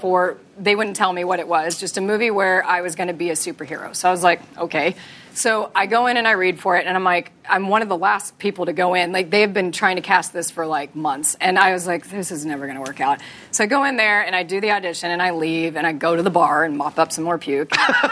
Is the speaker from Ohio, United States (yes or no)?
no; Texas, United States; And I was like, okay, I'm from Texas. I don't know the difference.